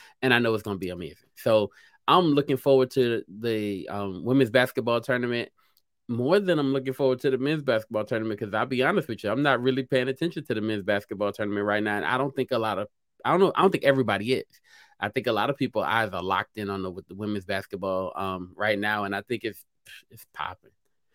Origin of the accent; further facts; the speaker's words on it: Louisiana, United States; And maybe it matters a little bit more because I'm from Louisiana.